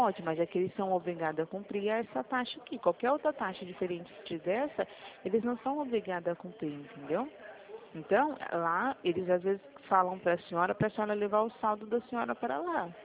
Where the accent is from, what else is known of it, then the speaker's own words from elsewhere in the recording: Presidente Prudente, São Paulo, Brazil; Eu falo da cidade de Presidente Prudente, São Paulo